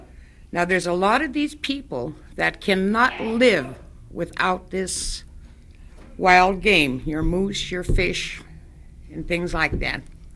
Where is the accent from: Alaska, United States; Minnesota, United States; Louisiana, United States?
Alaska, United States; Nenana; and I'm from Nenana.